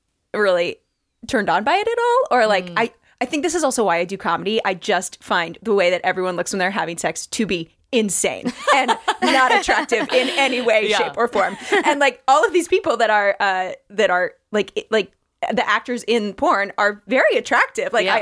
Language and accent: English; Midwest, United States; And Nick is from the Midwest. I am also from the Midwest.